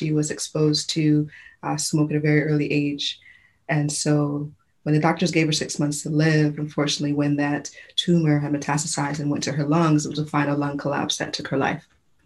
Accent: U.S. Virgin Islands; born there; it's actually the year I was born in the Virgin Islands.

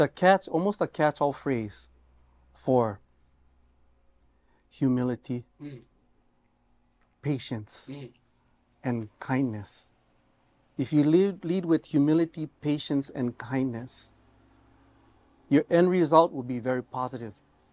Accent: Hawaii, United States; way we practice our culture, our oral language, teaching our children, our keiki, about our culture, about being Hawaiian, it is challenging. Because we're part of America.

